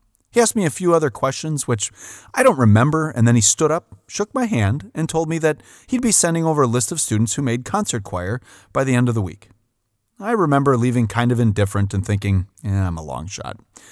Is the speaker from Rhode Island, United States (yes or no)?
no; Port Washington, New York, United States; Bill Ross is a legend in my hometown of Port Washington.